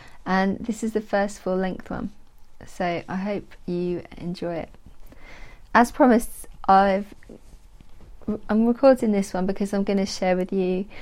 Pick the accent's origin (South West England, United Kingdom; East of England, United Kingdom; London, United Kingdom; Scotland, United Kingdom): East of England, United Kingdom; Great Yarmouth; born there; I was born in Great Yarmouth many years ago, and you know, that could in some people's eyes be a challenge in itself. It's quite a deprived area